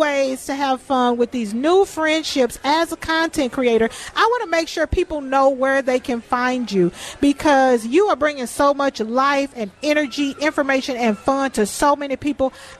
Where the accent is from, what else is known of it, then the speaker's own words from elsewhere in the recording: Texas, United States; I'm from Texas, and I tell you, the Midwest knows how to fair.